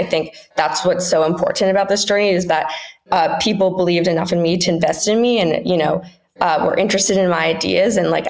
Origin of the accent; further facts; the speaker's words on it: California, United States; I'm 18 years old and I'm from the San Francisco Bay Area.